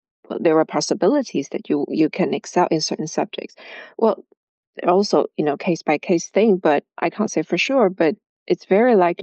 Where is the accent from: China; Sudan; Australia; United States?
China; because where I grew up, it's been very common. I grew up in China.